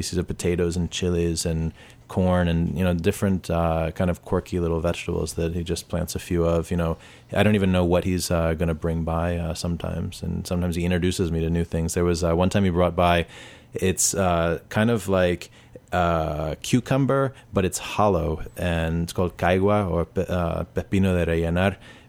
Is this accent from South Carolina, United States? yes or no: no; Washington, District of Columbia, United States; I'm from D.C. My father's from Haiti. My mom's from Delaware. I've got a lot of family in Puerto Rico and Dominican Republic and other places.